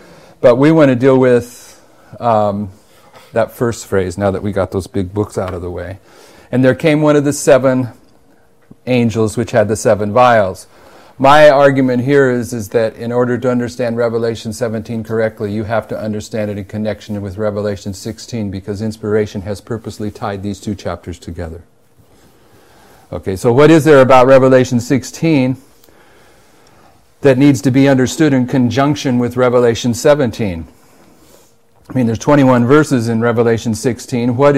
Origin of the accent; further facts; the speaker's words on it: California, United States; And growing up in California, California is not a real religious culture.